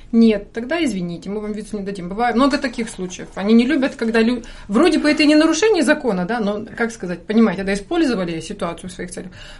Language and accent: Russian; Kamchatka Krai, Russia; also born or lived in Vladivostok; Я вообще с Камчатки, но потом знают. Жила во Владивостоке